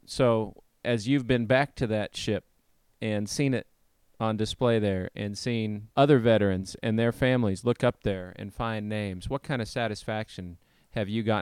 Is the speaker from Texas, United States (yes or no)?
no; Los Banos, California, United States; I mentioned to you before we started recording that I was from Las Banas